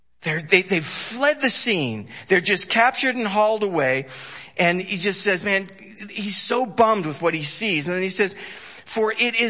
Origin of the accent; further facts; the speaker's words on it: California, United States; I grew up right near the Watts riots and all that stuff.